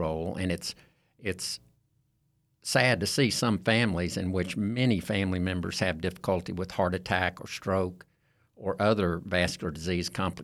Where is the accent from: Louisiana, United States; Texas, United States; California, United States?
Louisiana, United States; Shreveport; I did most of my training here in town. I grew up in Shreveport. I trained at what was then LSU Medical Center, and I've been in private practice since 1987.